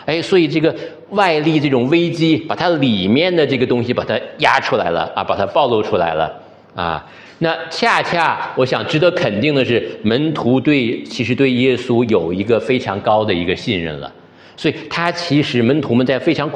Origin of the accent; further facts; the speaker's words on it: Northeast China, China; 我们东北方的，我老家在东北啊，北方